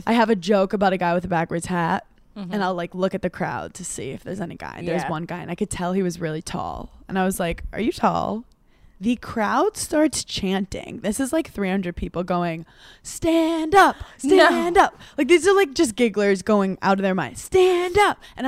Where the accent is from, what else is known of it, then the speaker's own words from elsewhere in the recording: New York, United States; oh my God, is it like Times Square as a New Yorker?